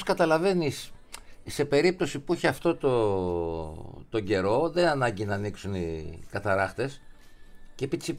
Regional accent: Nea Smyrni, Attica, Greece; Για παράδειγμα, Νέα Σμύρνη έχει αυτές τις μέρες και έκθεση βιβλίου και έκθεση γενικά εκεί στο χωριό μου.

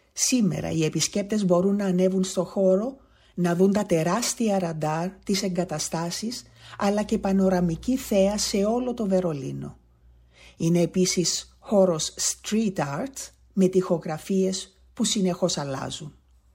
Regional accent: Famagusta, Famagusta District, Cyprus; τώρα που μεγάλωσα, τώρα που μπήκα στην τρίτη ηλικία, δεν κάνω τίποτα άλλο από το να μιλάω για την πόλη μου, την Αμόχωστο στην Κύπρο.

